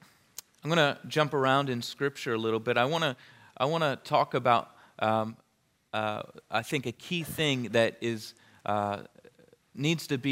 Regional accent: Philadelphia, Pennsylvania, United States; now in New Jersey, United States; I love being in New Jersey, and I'm from Philadelphia area originally. I was born in Northeast Philadelphia, and I believe it was Nazareth Hospital

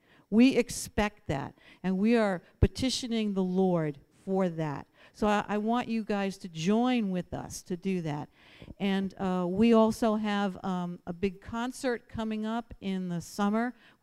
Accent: Queens, New York, United States; And he's from Brooklyn. I'm from Queens. Mixed marriage, but it's working.

